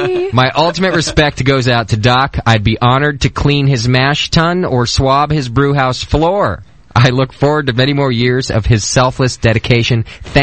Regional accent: Connecticut, United States; I'm allowed to make fun of Connecticut as much as I want. It's my home state, so F Connecticut.

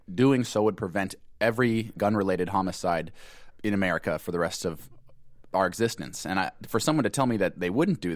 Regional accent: Boise, Idaho, United States; I mean, I was raised in Boise, Idaho. I come from a long line of hunters.

